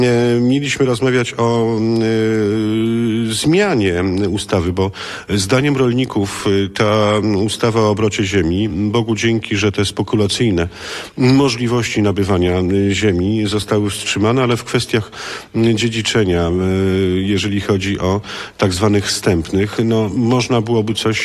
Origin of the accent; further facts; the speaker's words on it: Wożuczyn, Lublin Voivodeship, Poland; jestem stąd, z Wożuczyna